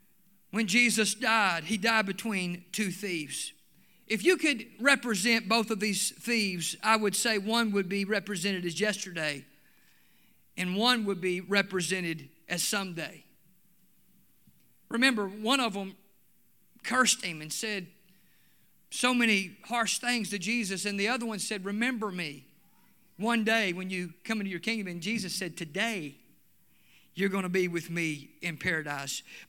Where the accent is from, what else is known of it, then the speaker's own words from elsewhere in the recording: Mississippi, United States; I remember as a boy growing up in the Assemblies of God, and I'm telling you, we had some great churches in South Mississippi.